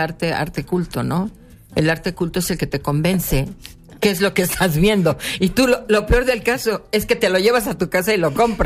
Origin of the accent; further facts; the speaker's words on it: Coyoacán, Mexico City, Mexico; Sí, yo soy de Coyoacán, es un pueblito y lo cierran temprano, igual que San Ángel.